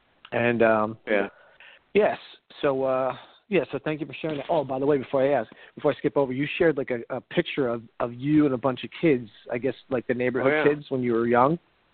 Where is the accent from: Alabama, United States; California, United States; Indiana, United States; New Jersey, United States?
New Jersey, United States; Middletown; Fifth grade, I moved from Jersey City to down the Jersey Shore to Middletown. And that's when I got into organized sports.